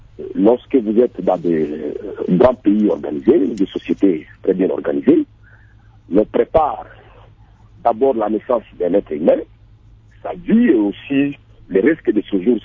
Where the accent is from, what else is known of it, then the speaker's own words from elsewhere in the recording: DR Congo; chez nous, à l'RDC